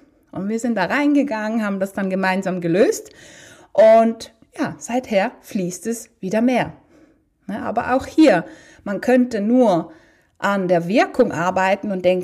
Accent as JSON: {"language": "German", "country": "Poland", "said": "ich komme ja aus Polen, wie du weißt"}